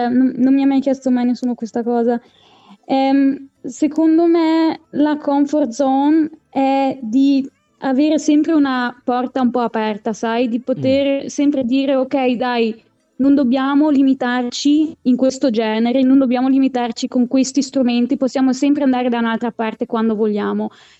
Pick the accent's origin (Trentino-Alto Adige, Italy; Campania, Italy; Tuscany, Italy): Trentino-Alto Adige, Italy; Merano; Io sono dell'Alto Adige, di Merano. Di Merano, non Milano